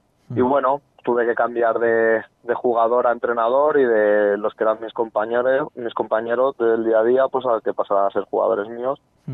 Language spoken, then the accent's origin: Spanish; Valencia, Valencian Community, Spain; yo me he criado toda la vida en este club, ¿vale? Yo soy de aquí de Valencia.